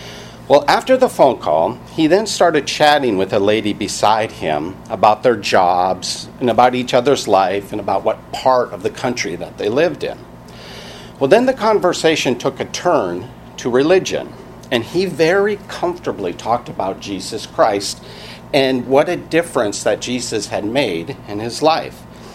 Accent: Seattle, Washington, United States; I mean, I remember growing up in Seattle, and while I was in junior high, kids would tease kids that they thought were religious.

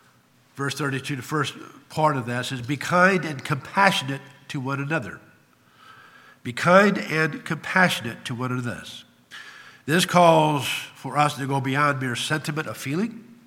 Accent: Ireland; Well, I'm an Irishman. And Irish people are known to be hot-headed.

